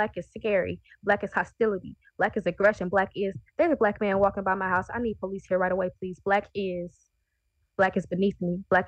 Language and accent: English; Decatur, United States; Growing up in Decatur, you see a lot of kids going missing and childhood friends going missing and people just disappearing. And Decatur really is turning into a ghost town.